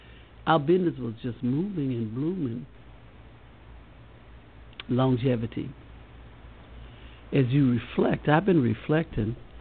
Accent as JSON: {"language": "English", "town": "Montgomery", "region": "Alabama", "country": "United States", "tie": "born there", "said": "I remember in Montgomery, when I was born on McGowan Street"}